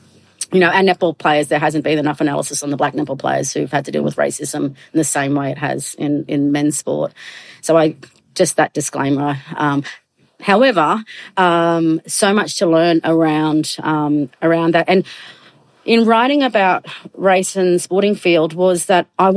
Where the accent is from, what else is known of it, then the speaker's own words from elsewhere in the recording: Queensland, Australia; I'm proud Queenslander when it comes origin time